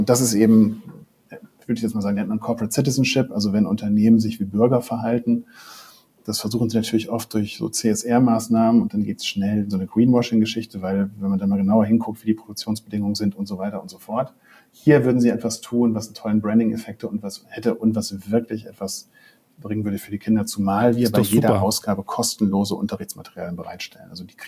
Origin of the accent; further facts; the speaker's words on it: North Rhine-Westphalia, Germany; ich komme aus OWL